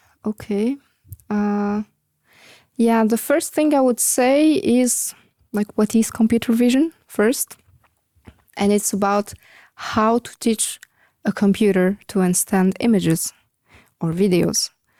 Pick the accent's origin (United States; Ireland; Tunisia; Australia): Tunisia; Ariana, Ariana Governorate; English is a second language; now in Luxembourg; I grew up in Tunisia, in the capital, in a city called Ariana, next to the capital. I mean, it's part of the capital.